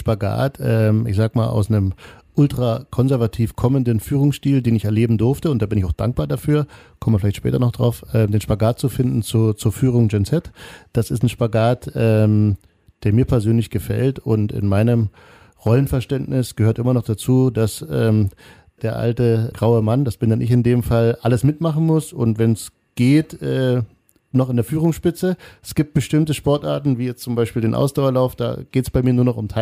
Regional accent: Dresden, Saxony, Germany; nochmal selbst als Dresdner

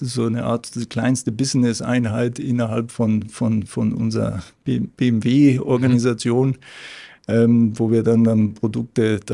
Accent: Caracas, Capital District, Venezuela; German is a second language; moved away as an adult; bin ich ja in Venezuela, in Caracas geboren und habe dann auch dort mein Studium absolviert

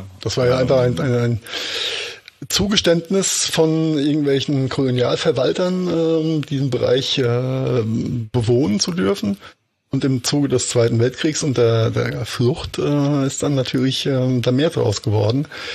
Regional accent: Germany; Ja, für uns als Deutsche ja sowieso immer ein schwerwiegendes Thema.

